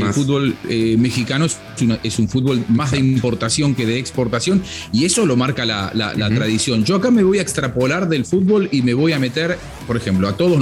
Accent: Argentina; yo sé que este vino argentino, porque lo tomo en mi país, es mejor que ese vino chileno

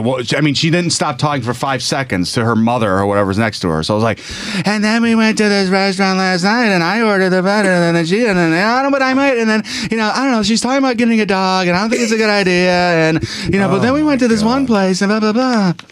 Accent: Detroit, Michigan, United States; I mean, I was a kid from the East Side.

